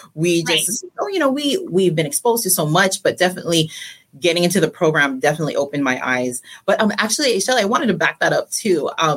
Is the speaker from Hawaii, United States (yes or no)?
yes; Kalihi, Hawaii, United States; I was born and raised in Hawaii, in a small town called Kalihi, and, definitely will always be home in my heart.